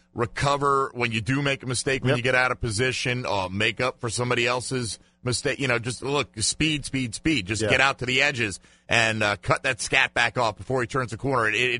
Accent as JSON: {"language": "English", "town": "Jacksonville", "region": "Florida", "country": "United States", "said": "he didn't even know I was from Jacksonville when I was talking to him."}